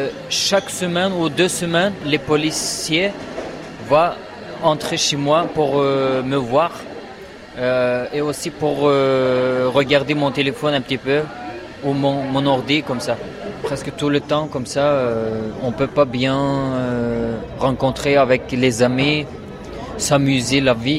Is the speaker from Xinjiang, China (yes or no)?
yes; Xinjiang, China; French is a second language; moved away as an adult; now in France; Je dis pas je suis chinois. Je suis Ouïghour, je viens de Turkestan oriental. Je viens en France il y a un an.